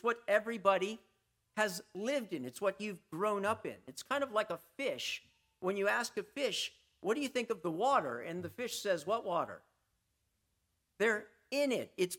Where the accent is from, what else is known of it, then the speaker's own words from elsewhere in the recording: Texas, United States; I'm Hispanic. … in case you didn't get that. I grew up in Texas, that has a strong Hispanic culture, and yet I've grown up in a white, upper middle class culture.